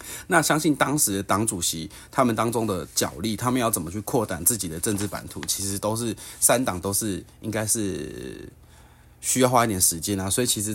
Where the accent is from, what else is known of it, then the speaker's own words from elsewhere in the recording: Taiwan; 那我们台湾人民也再次示范了，我们是一个自由民主的国家。我爱台湾，我爱台湾。